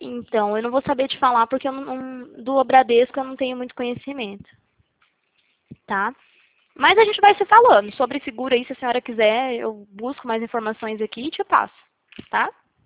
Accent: Presidente Prudente, São Paulo, Brazil; Eu sou aqui de Presidente

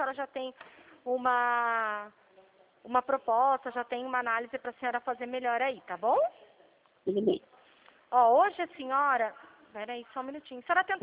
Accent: Capivari, São Paulo, Brazil; now in Santa Bárbara, Brazil; Eu sou de Capivari mesmo, só que hoje eu estou em Santa Bárbara.

